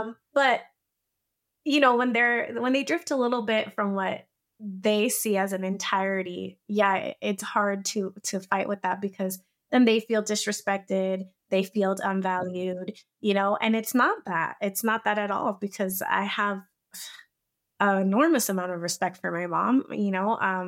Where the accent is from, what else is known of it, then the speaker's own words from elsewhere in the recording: United States; born there; I was like, ma'am, I am American. I was born here, mama, you know?